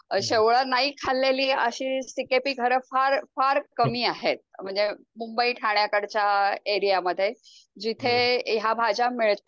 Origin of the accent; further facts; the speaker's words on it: Dombivli, Maharashtra, India; now in Pune, India; आणि मी आत्ता सध्या पुण्यात राहते, पण माझं लहानपण जे सगळं आहे ते डोंबिवली सारख्या गावात केलेलं आहे, ज्याच्या आजूबाजूला खूप खेडी होती, छोटी छोटी पाडे होते, विलेजेस होते.